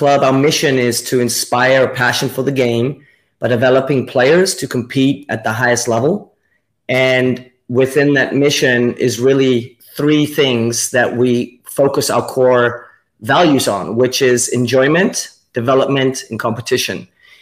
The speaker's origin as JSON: {"language": "English", "country": "Netherlands", "tie": "born or raised there", "said": "And you can go in my hometown of 70,000 people and get on your bike and you can ride to 8 or 9 different local clubs."}